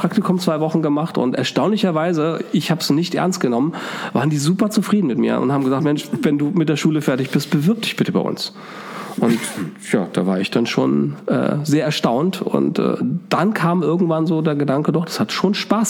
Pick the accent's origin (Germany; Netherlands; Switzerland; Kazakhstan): Germany; Oldenburg in Holstein, Schleswig-Holstein; Ich bin Schleswig-Holsteiner, ich bin an der Ostsee groß geworden.